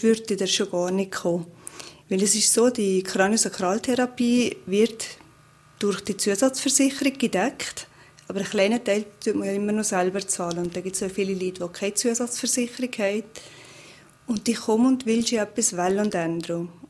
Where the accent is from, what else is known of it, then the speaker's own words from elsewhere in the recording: Valais, Switzerland; Also ich bin in der Nähe von Leikerbad aufgewachsen und die Eltern hatten das Restaurant